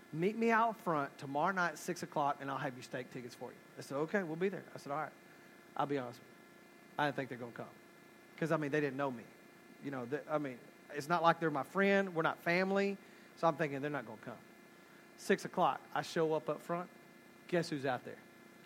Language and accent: English; Haslett, Michigan, United States; I'm not from here. I'm from Haslett.